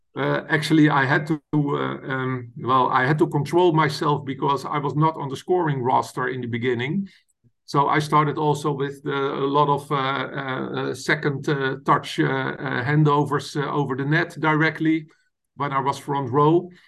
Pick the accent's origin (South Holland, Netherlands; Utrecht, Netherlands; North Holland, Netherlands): South Holland, Netherlands; Voorburg; English is a second language; one of the strongest clubs in the Netherlands, Starlift in Voorburg, in my hometown.